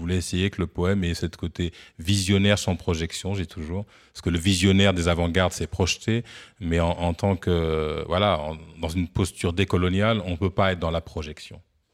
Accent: French Antilles, France; ce qu'on appelle chez nous aux Antilles la supranationalité.

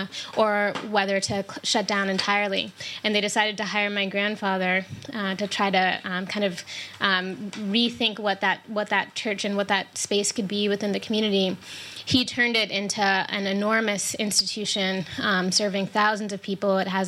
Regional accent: Cincinnati, Ohio, United States; I grew up in Cincinnati, but I went back to Chicago for graduate school

